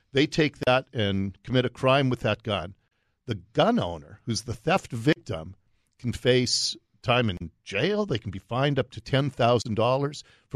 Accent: Seattle, Washington, United States; Because I grew up here. I grew up in Ballard. I've seen what's happened to our city over my lifetime

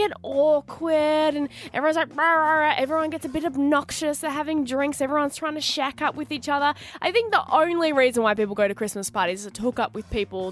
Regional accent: Melbourne, Victoria, Australia; I'm from Melbourne.

